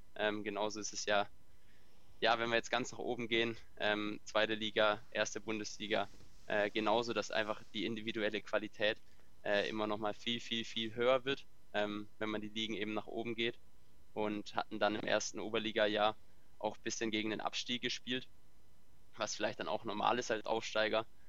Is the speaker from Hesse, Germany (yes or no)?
no; Baden-Württemberg, Germany; ich komme ja aus Württemberg